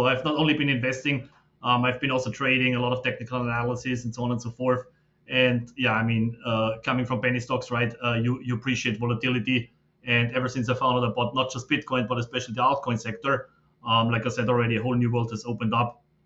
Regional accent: Austria; I'm originally from Austria and Europe.

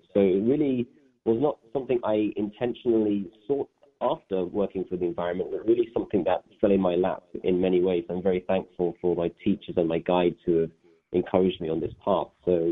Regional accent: Leeds, Yorkshire and the Humber, United Kingdom; I was born and raised in England, and I know that you have a special place for England in your heart. I was born in Northern England in a town called Leeds. My parents were immigrants to England.

